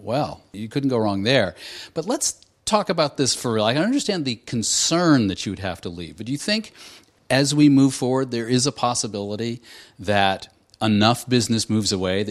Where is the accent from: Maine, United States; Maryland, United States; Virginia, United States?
Maine, United States; Waterville; I want to be the first to nominate my hometown of Waterville, Maine